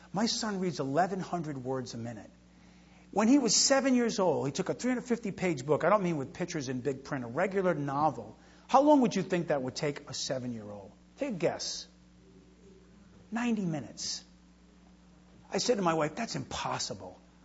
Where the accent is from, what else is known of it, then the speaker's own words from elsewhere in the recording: Rhode Island, United States; When I grew up in Rhode Island, and when my oldest boy was like, I don't know, a few months old